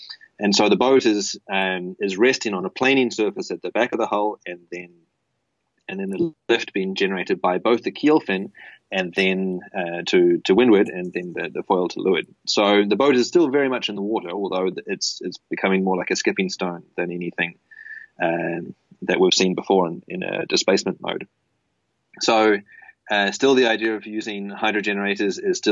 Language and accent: English; New Zealand; I'm there from New Zealand